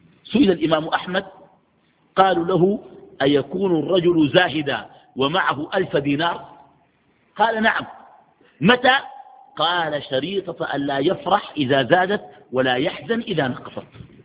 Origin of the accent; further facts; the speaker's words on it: Sudan; ويجيك والله في السودان عندنا جلسة